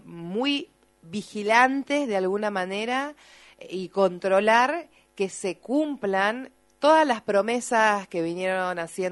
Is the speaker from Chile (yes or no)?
no; Las Talitas, Tucumán, Argentina; también en mi caso que vengo de Las Talitas